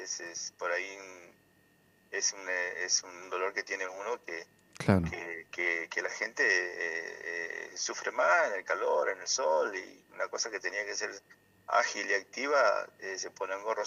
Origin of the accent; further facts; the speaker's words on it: Santo Tomé, Argentina; hoy en Santo Tomé, en mi tierra, no podemos estar